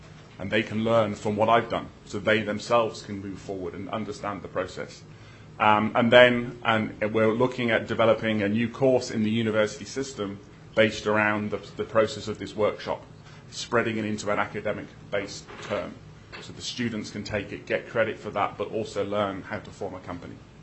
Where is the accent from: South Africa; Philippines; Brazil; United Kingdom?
United Kingdom; moved away as an adult; now in Alaska, United States; I actually moved, as you can guess from my accent, I'm a transplant, and I actually came to Alaska in 2005